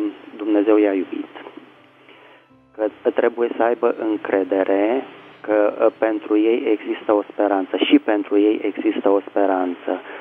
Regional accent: Bucharest, Romania; din București.

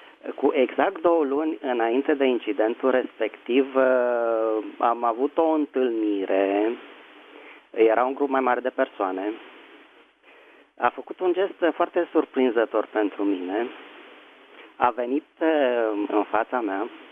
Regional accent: Bucharest, Romania; din București.

